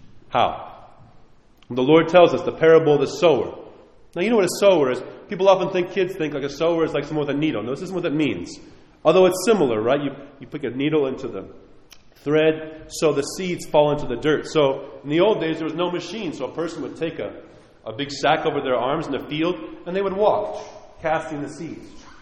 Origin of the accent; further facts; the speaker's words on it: New York, United States; I grew up around potato fields where I grew up in New York on Long Island.